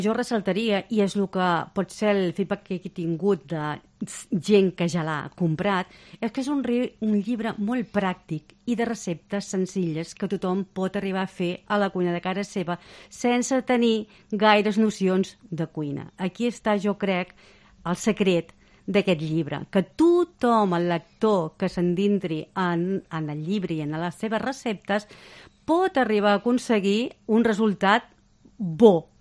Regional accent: La Bisbal d'Empordà, Catalonia, Spain; al meu poble, a la Bisbal d'Empordà, que soc bisbalenca, em coneixen

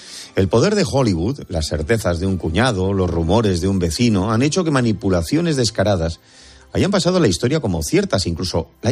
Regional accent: Bilbao, Basque Country, Spain; Sucedió el domingo en mi tierra, en Bilbao.

